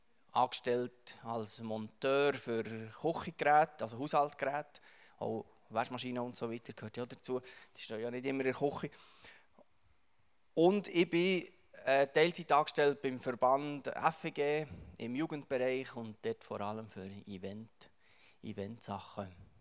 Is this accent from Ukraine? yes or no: no; Adelboden, Bern, Switzerland; now in Liebefeld, Switzerland; Ich bin ursprünglich aus Adelboden, bin dort aufgewachsen. Da bin ich ein bisschen stolz drauf. No. Fühle mich immer auch noch ein bisschen verbunden. Wohne jetzt im Liebefeld.